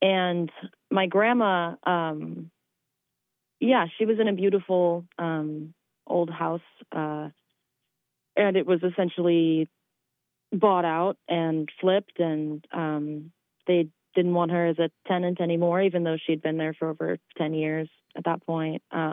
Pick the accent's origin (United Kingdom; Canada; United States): United States; Talent, Oregon; also born or lived in Medford; And I grew up in Talent. I was born in Medford.